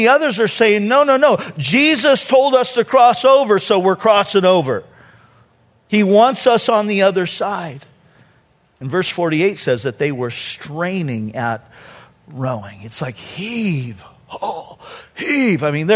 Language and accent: English; Santa Ana, California, United States; Okay, I grew up in Santa Ana. It was a rough place.